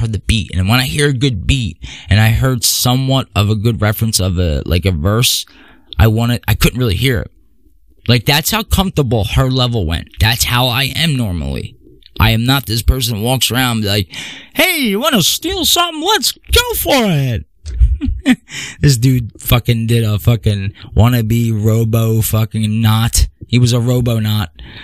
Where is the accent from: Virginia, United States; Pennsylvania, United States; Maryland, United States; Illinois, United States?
Pennsylvania, United States; Philadelphia; Born and raised in South Philly and Northeast Philly.